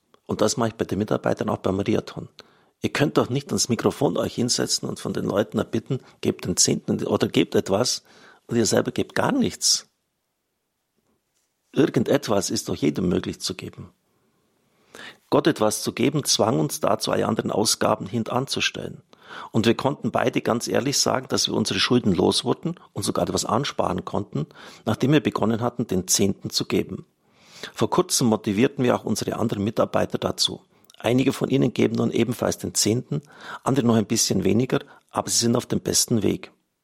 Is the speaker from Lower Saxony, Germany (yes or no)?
no; Baden-Württemberg, Germany; born there; Ich bin ein geborener Schwabe.